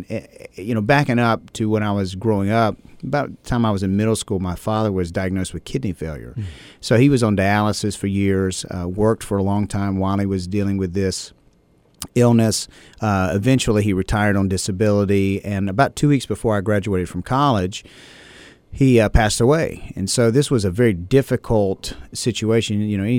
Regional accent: Atlanta, Georgia, United States; born there; also born or lived in South Carolina; But, yeah, man, I was born in Atlanta, Georgia, moved to South Carolina.

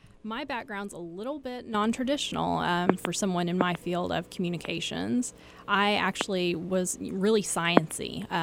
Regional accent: Texas, United States; I went to Texas A&M. I'm from Texas.

